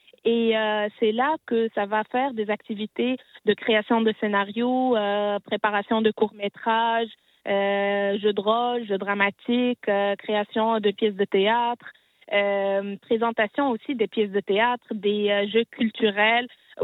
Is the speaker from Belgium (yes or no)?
no; Tunisia; Je me présente d'abord … je suis tunisienne.